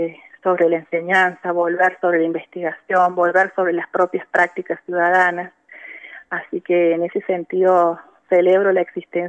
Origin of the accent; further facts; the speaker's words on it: Argentina; Nos pasó a nosotros como argentinos, ¿no?